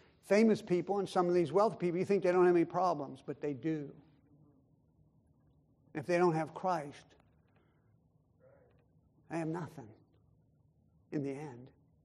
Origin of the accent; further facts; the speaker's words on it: Pittsburgh, Pennsylvania, United States; I grew up in the Pittsburgh area, and I was told this since I was a kid.